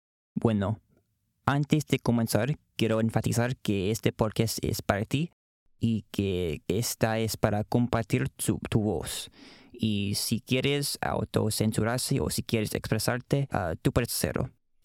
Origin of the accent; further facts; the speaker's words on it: Chicago, Illinois, United States; Él es mi amigo, ambos venimos de Chicago y somos estudiantes del Colegio del Hamilton.